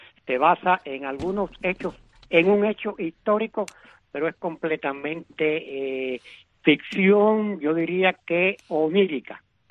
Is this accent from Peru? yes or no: no; Santa Clara, Villa Clara, Cuba; born there; La sitúo en Santa Clara, que es mi ciudad natal